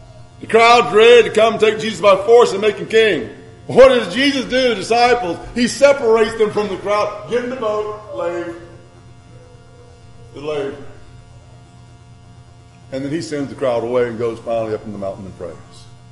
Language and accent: English; Grenada, Mississippi, United States; Where I grew up in Grenada, there was Grenada Lake.